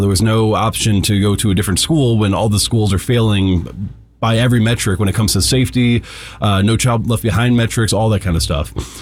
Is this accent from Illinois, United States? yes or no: yes; Joliet, Illinois, United States; I've been shot at twice growing up in Joliet, Illinois. I grew up in an area that was ripe for gang violence, ripe for drug activity.